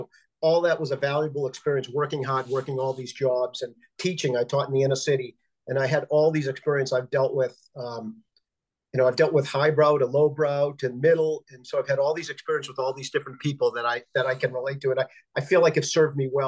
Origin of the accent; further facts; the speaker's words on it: Boston, Massachusetts, United States; And I grew up in Boston.